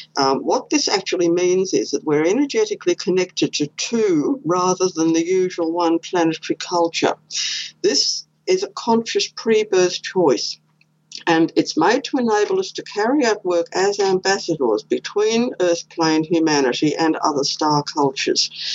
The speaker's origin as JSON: {"language": "English", "region": "Queensland", "country": "Australia", "tie": "born there", "said": "Okay, well, I was born here in Queensland"}